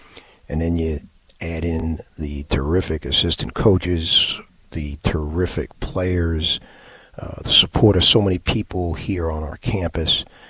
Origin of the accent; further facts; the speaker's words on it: New York, United States; As a high school player growing up in New York, everything was around the Northeast or the ACC or UCLA.